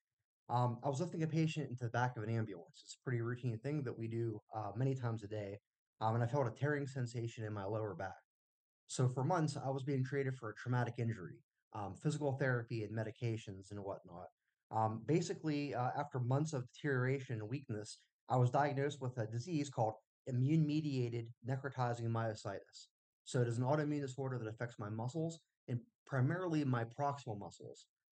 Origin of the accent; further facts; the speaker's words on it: Latrobe, Pennsylvania, United States; I'm from Latrobe, Pennsylvania